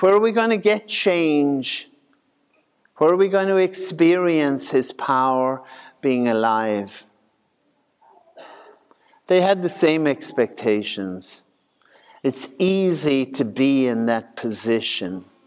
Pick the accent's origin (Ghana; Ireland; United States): Ireland; when I was growing up in Ireland, it was very simple.